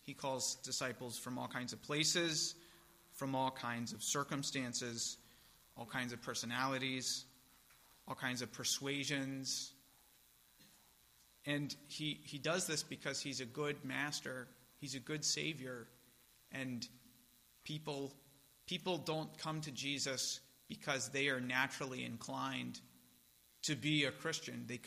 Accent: North Carolina, United States; I grew up in North Carolina, in Western North Carolina, where Billy Graham lived for a long time, right?

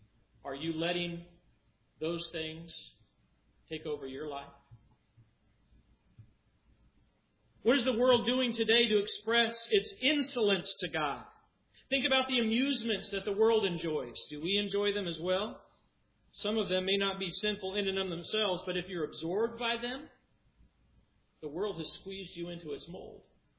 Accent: Colorado, United States; When I grew up in Colorado, I was a very devout fan of the Denver Broncos.

